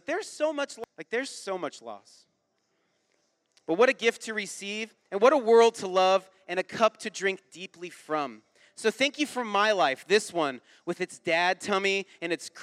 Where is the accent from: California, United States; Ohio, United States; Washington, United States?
Washington, United States; Mukilteo; I grew up in Mukilteo, so the smell of decaying seaweed was always around.